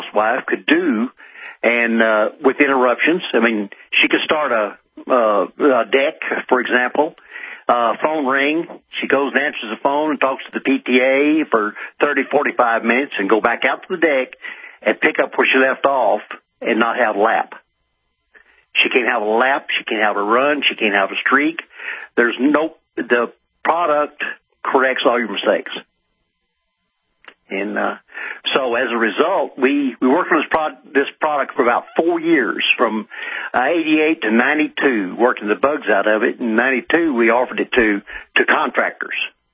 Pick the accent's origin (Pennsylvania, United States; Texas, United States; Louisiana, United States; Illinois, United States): Texas, United States; Well, okay? you probably can tell my accent. I'm from Texas. And we manufacture in the Dallas-Fort Worth area.